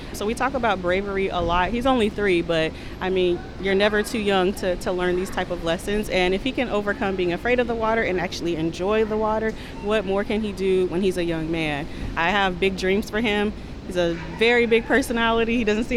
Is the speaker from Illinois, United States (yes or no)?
yes; Kankakee, Illinois, United States; now in Champaign-Urbana, United States; My husband and I, we grew up in Kankakee. We don't have the type of resources that they have in the Champaign-Urbana area